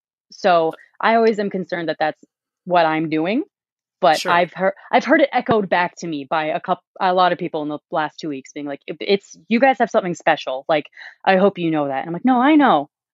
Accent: Calgary, Alberta, Canada; no one's going to notice us just because we're from Calgary

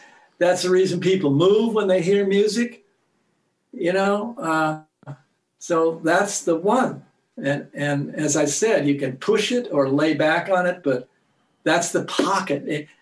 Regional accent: West Coast, United States; I'm from the West Coast, so.

